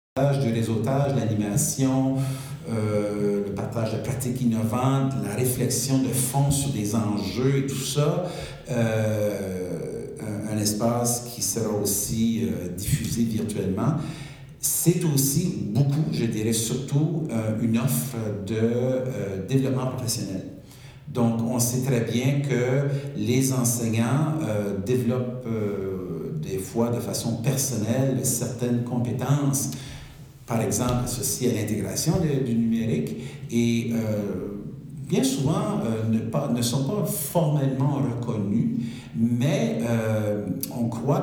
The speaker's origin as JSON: {"language": "French", "region": "New Brunswick", "country": "Canada", "tie": "born or raised there", "said": "j'ai enseigné aussi les sciences au secondaire au Nouveau-Brunswick. C'est là où je suis né, c'est là où j'ai grandi, j'ai travaillé."}